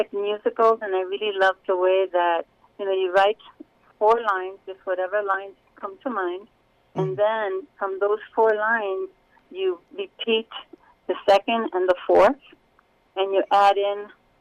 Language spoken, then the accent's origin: English; New York, United States; moved away as an adult; also born or lived in Colorado; now in Albuquerque, United States; I was born and raised in New York, and I lived there most of my life. But we moved to Colorado, my husband and I.